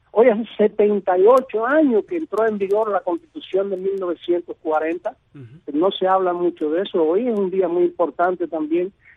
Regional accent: Cuba; Yo soy un ciudadano cubano

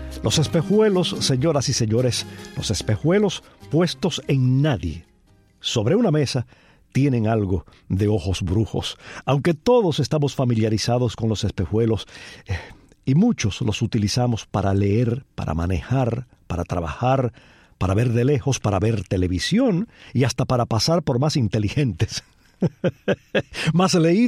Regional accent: Cuba; como buen cubano

